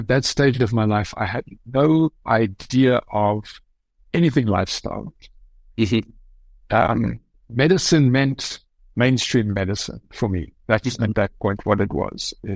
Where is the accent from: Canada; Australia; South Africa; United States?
South Africa; moved away as an adult; also born or lived in Germany / London; I grew up in South Africa. I studied photography there. I worked as a photographer as well. I am of German descent. I am German.